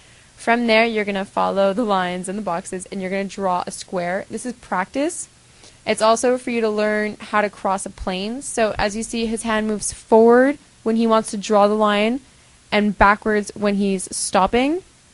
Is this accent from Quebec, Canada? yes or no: yes; Montreal, Quebec, Canada; I'm from Montreal.